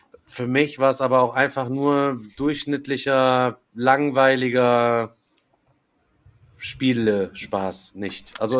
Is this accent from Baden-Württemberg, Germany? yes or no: no; Orsbeck, North Rhine-Westphalia, Germany; ich bin in Orsbeck groß geworden